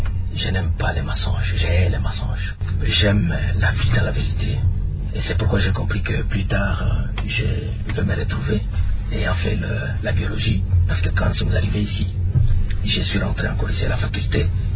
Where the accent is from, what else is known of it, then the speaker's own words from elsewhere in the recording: Kindu, Maniema, DR Congo; j'ai grandi à Kindu, c'est là où se trouve encore l'un de mes parents, parce que ma mère est déjà décédée. J'ai étudié à l'institut, disons, à l'école primaire Tuendele à Kindu. J'ai été au collège de l'Enano Saint-Esprit à Kindu